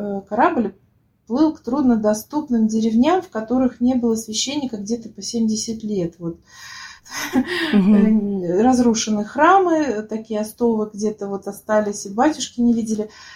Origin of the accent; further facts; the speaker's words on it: Tashkent, Uzbekistan; now in Novosibirsk, Russia; Ну, мы переехали в Новосибирск из Ташкента.